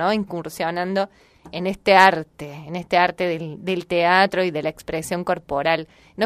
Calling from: Córdoba, Argentina; de Córdoba Capital, gracias por el programa.

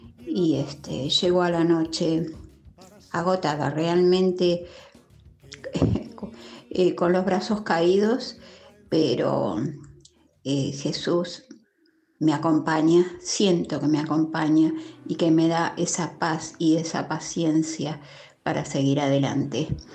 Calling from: Mar del Plata, Buenos Aires Province, Argentina; de Mar del Plata.

